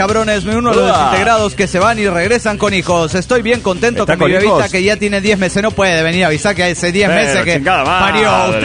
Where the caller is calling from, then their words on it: Bahía Blanca, Buenos Aires Province, Argentina; de Bahía Blanca, Argentina.